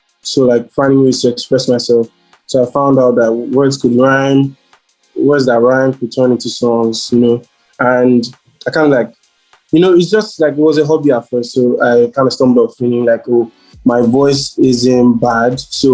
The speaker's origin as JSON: {"language": "English", "country": "Nigeria", "said": "I'm a Nigerian, I'm an African"}